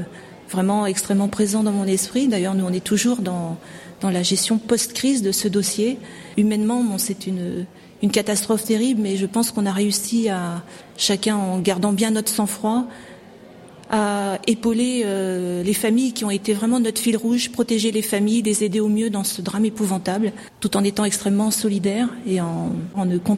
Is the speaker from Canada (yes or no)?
no; Brittany, France; Je suis bretonne et je suis vraiment très touchée de tous ces témoignages de sympathie.